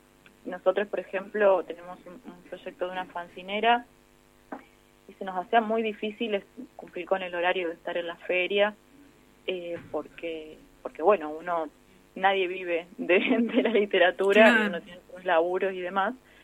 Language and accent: Spanish; Buenos Aires, Argentina; De hecho, yo soy del interior de Buenos Aires, y es totalmente diferente, ¿no?, la situación con respecto a capital, ¿no?